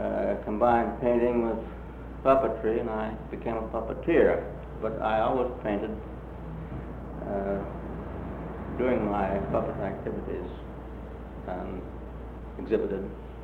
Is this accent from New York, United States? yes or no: no; New Orleans, Louisiana, United States; born there; I was born in New Orleans in 1900.